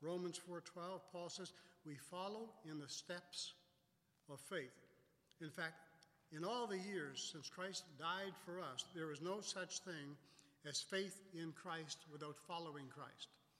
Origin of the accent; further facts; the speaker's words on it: Nova Scotia, Canada; also born or lived in Sarnia / Owen Sound / Toronto / Iowa; now in Maine, United States; we're Blue Nosers from Nova Scotia. Lived in Sarnia, Owen Sound, Toronto, Sarnia again, and then Iowa, Texas, St. Louis, Missouri, Massachusetts, and then Maine.